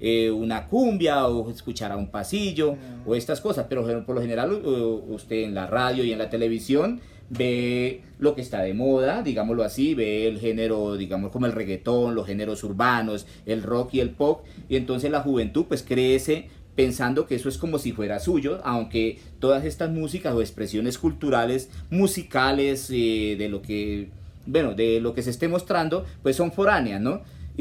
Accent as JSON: {"language": "Spanish", "region": "Vichada", "country": "Colombia", "said": "yo vengo de la región de Los Llanos, específicamente de Los Llanos del Vichada"}